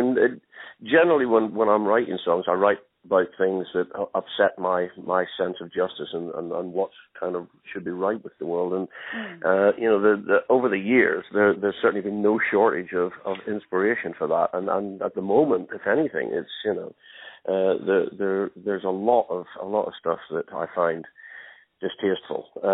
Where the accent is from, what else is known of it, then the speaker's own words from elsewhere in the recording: Northern Ireland, United Kingdom; we grew up in Northern Ireland through the whole troubles and the civil unrest there.